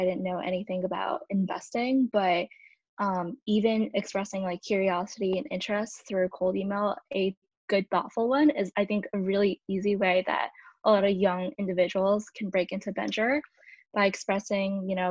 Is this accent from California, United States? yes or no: yes; California, United States; I grew up in the Bay Area